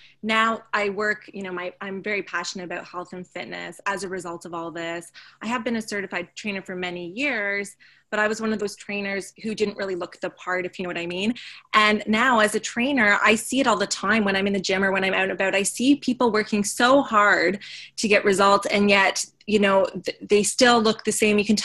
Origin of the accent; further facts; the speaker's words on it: Grimsby, Ontario, Canada; now in Toronto, Canada; I'm from Grimsby, Ontario, and I live in Toronto, Ontario.